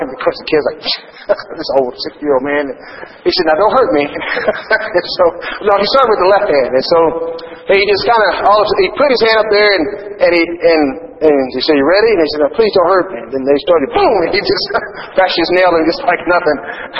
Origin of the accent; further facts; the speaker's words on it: United States; moved away; I don't mean bad against my home country. Man, there's a lot of overweight people in the United States of America.